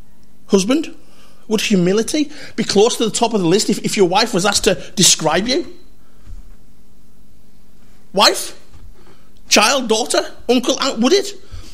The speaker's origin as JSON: {"language": "English", "region": "North West England", "country": "United Kingdom", "tie": "born or raised there", "said": "I was brought up in West Cumbria. I make no apologies for that. It's the cheapest place to live in the country, according to Zoopla."}